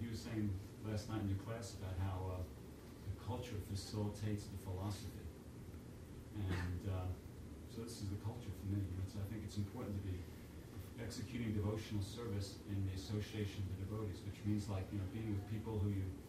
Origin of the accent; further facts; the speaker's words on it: United States; even though I'm an American, I think I had bad karma with Americans